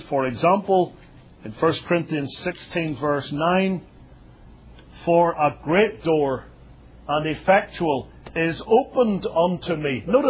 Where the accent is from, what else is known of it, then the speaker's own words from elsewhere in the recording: Northern Ireland, United Kingdom; I come from Northern Ireland